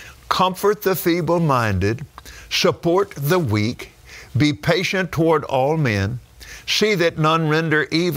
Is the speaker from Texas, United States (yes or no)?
yes; Texas, United States; I'm from Texas. It's not an ottoman.